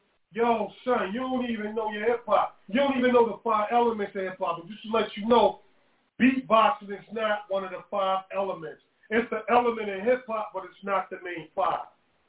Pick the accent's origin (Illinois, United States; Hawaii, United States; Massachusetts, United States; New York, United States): New York, United States; Brooklyn; I'm from Brooklyn.